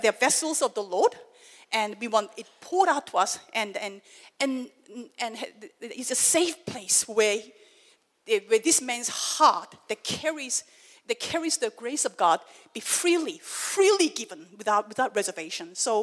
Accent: South Korea; When I was growing up in Korea, when I was very young, when Korea was pretty poor

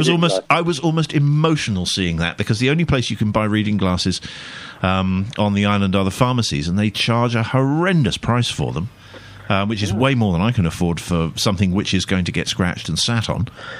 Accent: Brighton, South East England, United Kingdom; whether it's places like Atlantic City in New Jersey or my hometown of Brighton.

